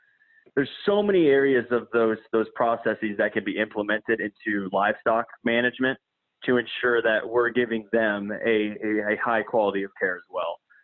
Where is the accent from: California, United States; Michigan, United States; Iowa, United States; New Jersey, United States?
Iowa, United States; also born or lived in North Carolina; I was born in North Carolina, raised in Iowa, went to the University of Iowa, and now study at Johns Hopkins.